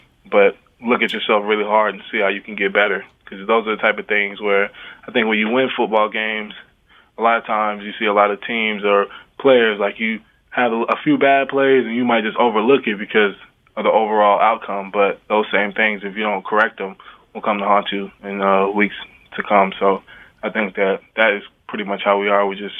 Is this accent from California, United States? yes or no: no; Tampa, Florida, United States; But I grew up in Tampa, Florida. I got 7 brothers and sisters. I'm the 5th of 8.